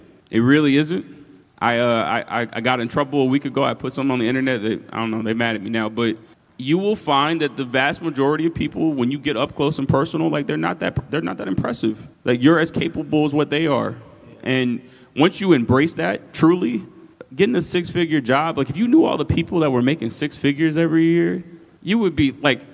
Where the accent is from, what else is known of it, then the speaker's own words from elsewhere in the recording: Atlanta, Georgia, United States; I'm not an overly complicated person. I'm from Atlanta.